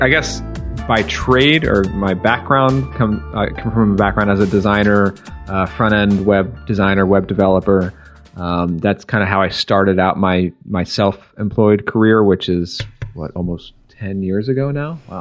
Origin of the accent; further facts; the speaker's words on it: Long Island, New York, United States; I grew up in Long Island, New York, which is about, I lived about 45 minutes east of New York City for most of my young life.